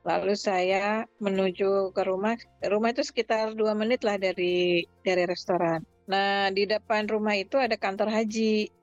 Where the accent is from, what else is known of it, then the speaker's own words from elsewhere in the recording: Yogyakarta, Special Region of Yogyakarta, Indonesia; moved away as an adult; now in South Korea; saya asli dari Yogyakarta, sekarang tinggal di Korea udah sekitar 16,5 tahun. Saya datang ke Korea itu untuk PhD dulu